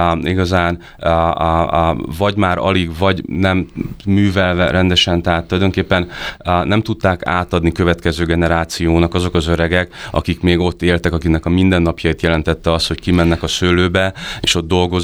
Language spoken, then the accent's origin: Hungarian; Szekszárd, Tolna, Hungary; Nézd, igazság szerint Szekszárd, ugye ott nőttem fel, számomra mindig is kedves maradt